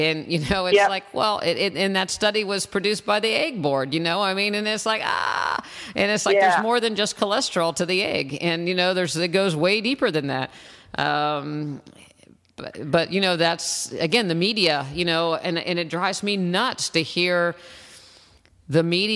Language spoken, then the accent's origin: English; West Virginia, United States; I grew up in West Virginia. I've seen my fair share of snowballs.